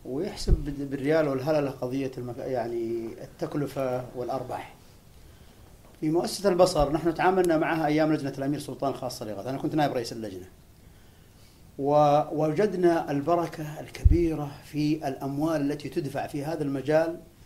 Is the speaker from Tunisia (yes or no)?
no; Saudi Arabia